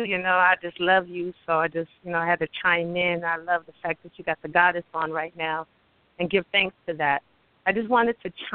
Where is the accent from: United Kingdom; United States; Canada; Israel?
Canada; being Aboriginal people here, my family is Aboriginal here. We're from Canada. I'm a proud Cree, Muscogee, Creek, and Cherokee woman. But knowing that all of that comes from Africa, and I'm a Kemetic woman